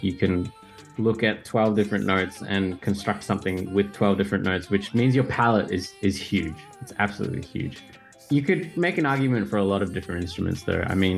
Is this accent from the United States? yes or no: no; Australia; born there; Kind of. I was born in Australia, but my dad is from Penang. My mom is from Kelantan, sorry.